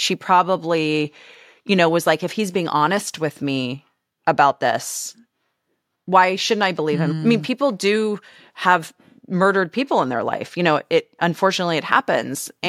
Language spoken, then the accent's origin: English; Canada; I'm a skier. I grew up in Canada. So on a ski hill.